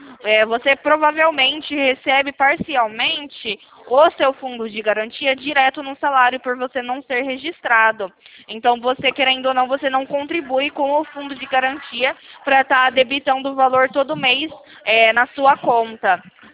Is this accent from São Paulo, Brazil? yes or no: yes; Sumaré, São Paulo, Brazil; Eu sou aqui de Sumaré, do interior de São Paulo.